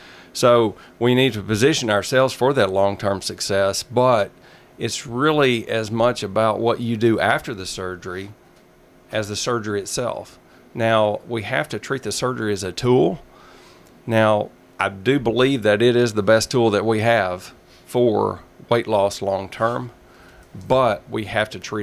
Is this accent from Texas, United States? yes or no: no; Shelbyville, Tennessee, United States; also born or lived in Birmingham, Alabama; I grew up in Shelbyville, which is right down the road. Spent most of my life in the state of Tennessee. I spent about 3 years in Birmingham, Alabama, but then made me realize how much I love Tennessee.